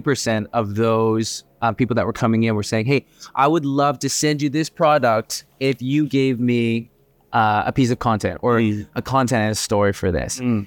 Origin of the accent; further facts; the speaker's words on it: Vancouver, British Columbia, Canada; I'm from Vancouver.